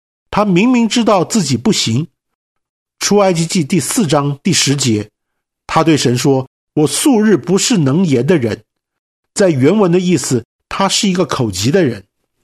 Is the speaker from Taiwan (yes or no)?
no; China; 谦和这个字的意思有一点像我们中国人说的可得宁不得